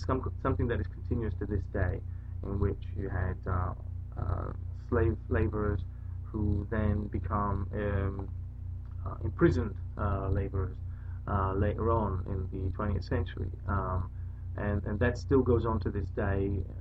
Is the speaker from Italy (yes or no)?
yes; northern Italy, Italy; now in United States; I'm from Italy originally, from the north of Italy near the Alps, and been in the States for now, 35 years or something like that.